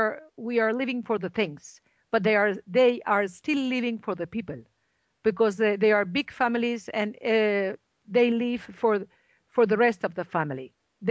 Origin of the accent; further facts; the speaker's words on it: Mallorca, Balearic Islands, Spain; English is a second language; moved away as an adult; now in Libya; I am Spanish. I am from Mallorca, and I went to Libya about 5 years ago